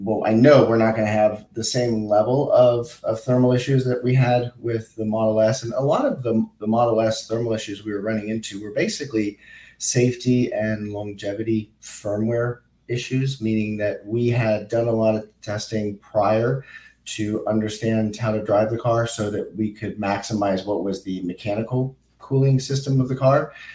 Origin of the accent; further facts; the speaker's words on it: Florida, United States; And then I'm from Florida, so Sebring is the home track